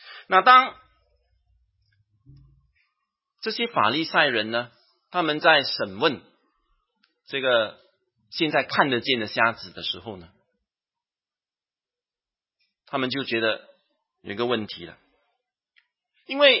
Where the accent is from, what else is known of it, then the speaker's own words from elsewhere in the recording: Singapore; 我们新加坡人就讲，这样的孩子死脑